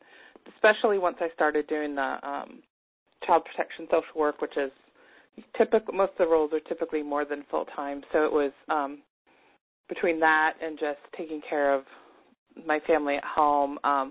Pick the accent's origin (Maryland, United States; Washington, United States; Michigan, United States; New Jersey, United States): Washington, United States; moved away; also born or lived in Alaska; I grew up in Washington State, but I lived in Alaska for 20 years and raised my kids there.